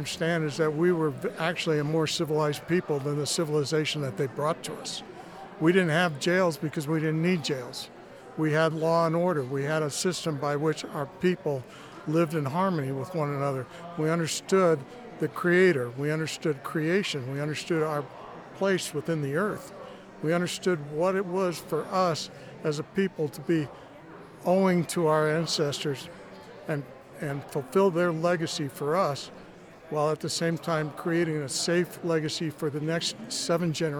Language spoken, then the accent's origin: English; Claremore, Oklahoma, United States; now in Castle Rock, United States; Castle Rock, Chinela. I'm from Castle Rock, originally from Claremore, Oklahoma.